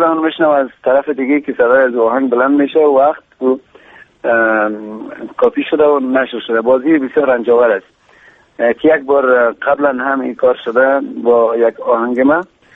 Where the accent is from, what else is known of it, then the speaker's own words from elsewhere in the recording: Kabul, Afghanistan; ما در کابل بزرگ شدیم، مدت بیشتر از 26-27 سال است که اینجا زندگی میکنیم، در کابل هستیم